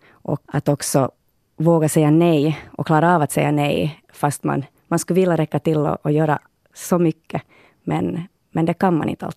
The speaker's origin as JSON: {"language": "Swedish", "country": "Finland", "lives_now": "Sweden", "said": "vi är så många från Finland"}